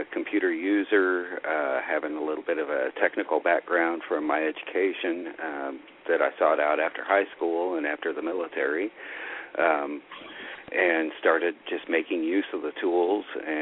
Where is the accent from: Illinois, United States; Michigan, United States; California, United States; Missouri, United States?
Missouri, United States; Kansas City; now in Branson, United States; I was raised in Kansas City and transplanted to the Branson area.